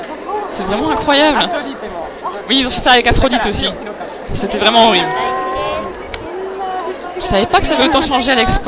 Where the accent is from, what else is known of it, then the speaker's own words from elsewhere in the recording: France; Je suis française.